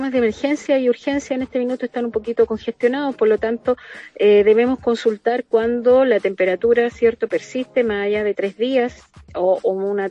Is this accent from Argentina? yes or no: no; Ñuñoa, Santiago Metropolitan Region, Chile; Mi corazón es ñuñoíno, me crié en Ñuñoa